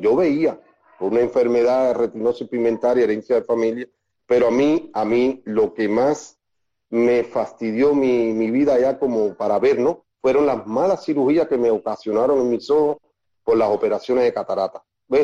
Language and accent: Spanish; Cuba; porque como todo cubano